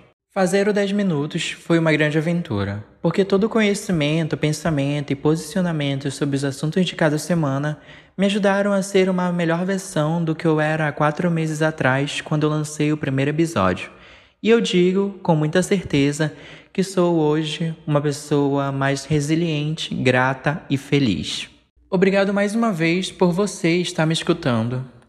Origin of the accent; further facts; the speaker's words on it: Brazil; o Brasil, país da minha família, dos meus amigos, país onde eu nasci e moro há 24 anos.